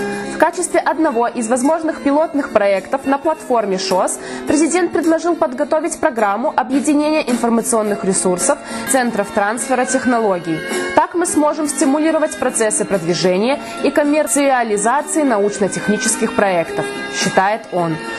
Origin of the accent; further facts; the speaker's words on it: Belarus; Мы, белорусы, народ с богатой историей.